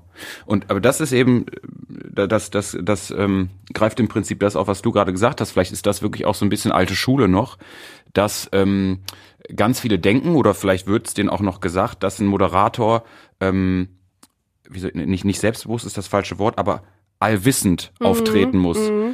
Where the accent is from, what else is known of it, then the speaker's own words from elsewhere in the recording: Mülheim an der Ruhr, North Rhine-Westphalia, Germany; born there; Also ich meine, guck mal, ich bin gebürtiger Mülheimer.